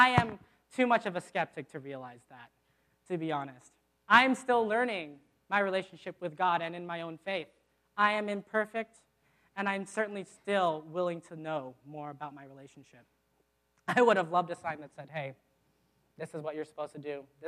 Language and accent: English; Virginia Beach, Virginia, United States; I was raised in Virginia Beach. I was an East Coast guy, and I lived in a military town.